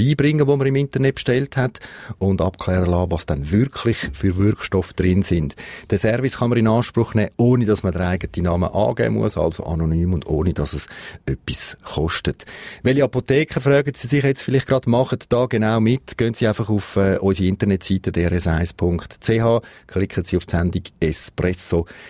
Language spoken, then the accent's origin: German; Switzerland; bei uns in der Schweiz